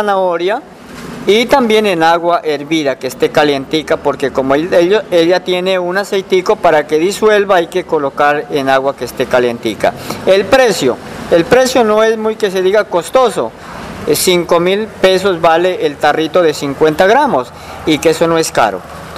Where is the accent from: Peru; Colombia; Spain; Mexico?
Colombia; Putumayo; Sí, soy desplazado. Salimos del lado del Picudo. Teníamos nuestra tierrita para ese lado. Ya teníamos, pues ese era el futuro de nosotros para trabajar, pero lastimosamente la guerra no nos ha dejado progresar y estamos luchando para progresar aquí en el municipio de Puerto Caicedo